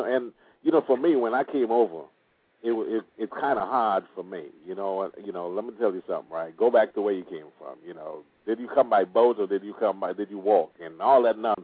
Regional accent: Trinidad & Tobago; You know what? I'm from Trinidad and Tobago.

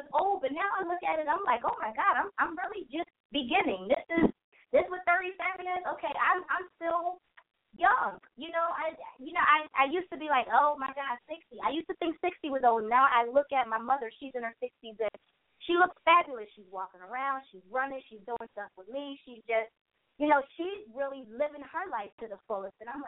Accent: Philadelphia, Pennsylvania, United States; now in California, United States; I grew up in Philadelphia in New Jersey, growing up out here in Cali

